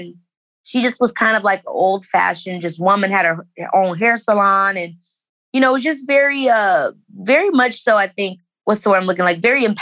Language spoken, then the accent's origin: English; Robbins, Illinois, United States; And so I was raised in Robbins, which is also where my mother grew up.